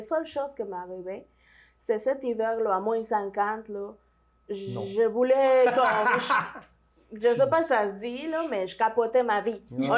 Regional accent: Mexico; French is a second language; Je viens de Mexique.

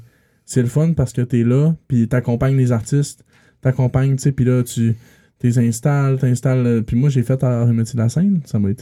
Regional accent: Bégin, Quebec, Canada; parce que moi, je viens de Bégin, là, à la base.

